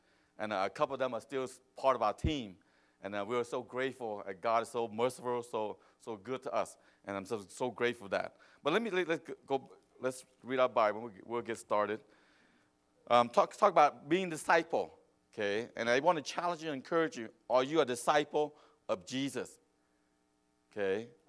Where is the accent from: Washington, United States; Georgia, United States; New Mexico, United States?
Georgia, United States; Atlanta; also born or lived in Cambodia; my family, we escaped the war in Cambodia. We got to America in 1981. I grew up in Atlanta, Georgia.